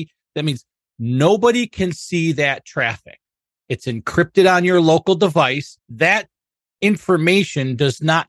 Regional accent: Rochester, New York, United States; again, Rochester, New York.

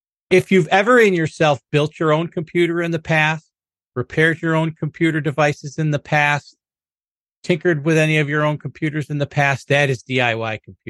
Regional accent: Rochester, New York, United States; I am from Rochester, New York

